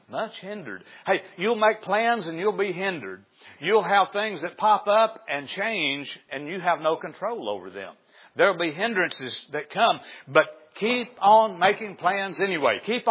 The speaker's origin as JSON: {"language": "English", "region": "Arkansas", "country": "United States", "tie": "born or raised there", "said": "Where I grew up in Izzard County, we used to drive by this place up the road about a half mile from where I grew up"}